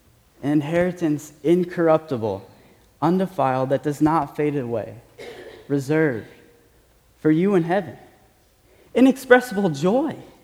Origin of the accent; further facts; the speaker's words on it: Omaha, Nebraska, United States; my state, which is, I'm from Omaha, Nebraska